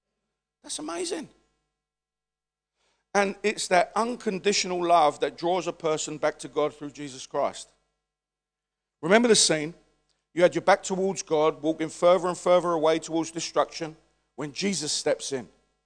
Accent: London, United Kingdom; born there; I was born in the East End. Amen? I was an ethnic minority. Come on now. All right, let's have it right. Amen? I'm a white Englishman.

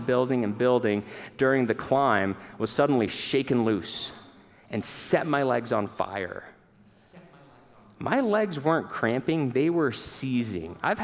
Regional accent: Fairbanks, Alaska, United States; I grew up in Fairbanks, Alaska, and there's a trail race there called the Equinox.

